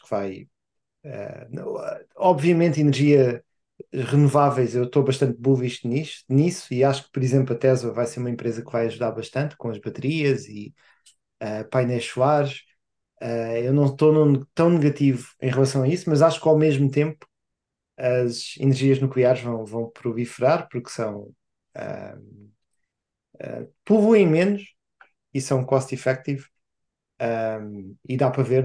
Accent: Portugal; especialmente sendo portugueses, estando no fim da Europa

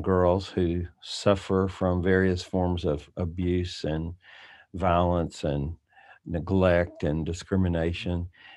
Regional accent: Georgia, United States; in 2016, I had to move back to my home state of Georgia to take care of my aging parents.

